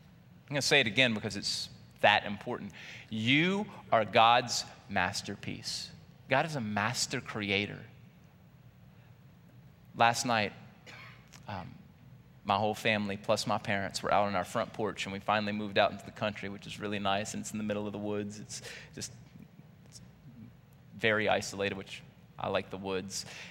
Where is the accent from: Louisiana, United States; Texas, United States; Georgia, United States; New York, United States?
Louisiana, United States; you grew up in Cajun land, I grew up more Cajun land than Lake Charles.